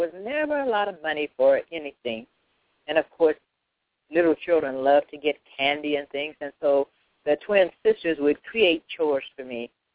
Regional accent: Indiana, United States; we grew up in Indiana. And in Indiana, in the cold months, you couldn't go without doing laundry.

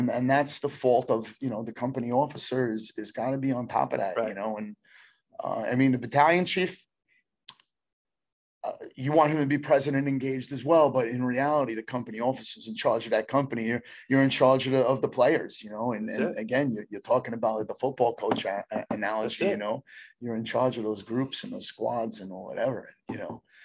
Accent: New Jersey, United States; I'm from Hudson County, man.

